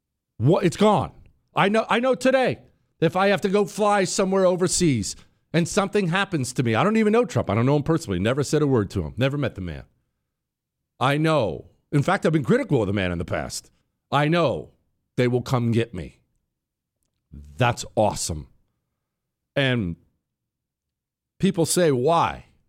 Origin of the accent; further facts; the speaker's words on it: United States; I am an American citizen, and I walk around with an unspoken layer of protection around me